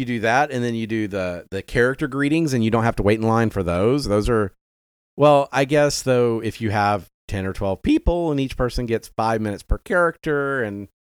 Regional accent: the South, United States; You know, we're from the South.

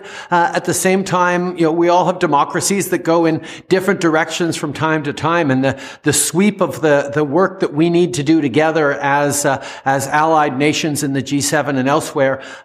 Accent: Canada; And of course, as a Canadian, I believe that we all need to work together

